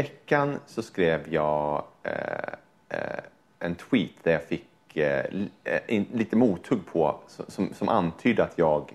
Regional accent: Sweden; Ja, nej, men jag är ju rikssvensk, jag kan ju lite bättre svenska.

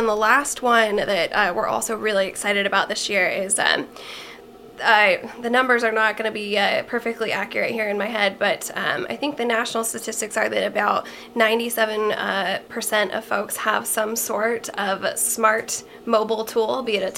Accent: California, United States; I'm from Lake Tahoe area.

